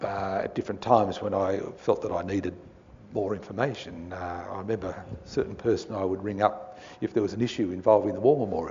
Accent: Canberra, Australian Capital Territory, Australia; One of the things about being born and growing up in Canberra, being educated here

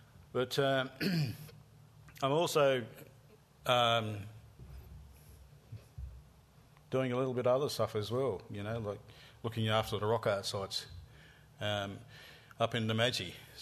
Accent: Yass, New South Wales, Australia; My clan group is the Yar people. We come from Yass. Yass area. We don't really just live in Yass, but that's where we're from. That's our country.

